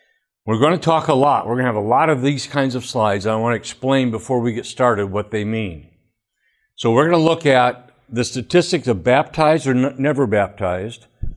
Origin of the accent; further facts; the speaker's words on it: Flint, Michigan, United States; I went all 12 years through public education. I lived in Flint. I was 20 minutes from Adelphian